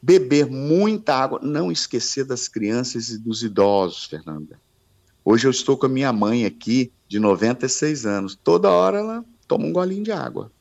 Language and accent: Portuguese; Alegre, Espírito Santo, Brazil; A minha terra, o Alegre, lá